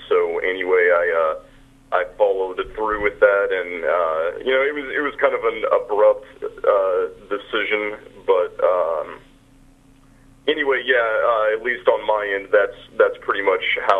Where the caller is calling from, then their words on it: Seattle, Washington, United States; I'm calling from Seattle, Washington, and I've got a problem with my band.